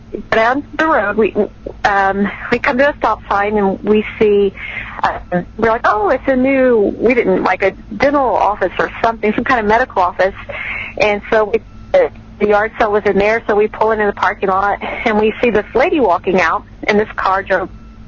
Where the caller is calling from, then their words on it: Oregon, United States; I'm calling from Oregon.